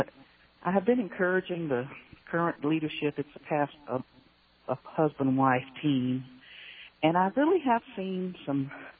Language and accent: English; Oklahoma, United States; I'm from Oklahoma, yeah.